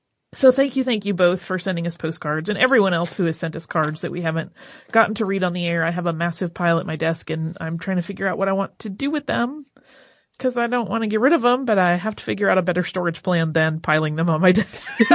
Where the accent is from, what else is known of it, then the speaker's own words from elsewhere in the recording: Montpelier, Idaho, United States; I grew up in Montpelier, Idaho. We not only have a plaque in front of the bank he robbed, the bank is now a museum commemorating that robbery.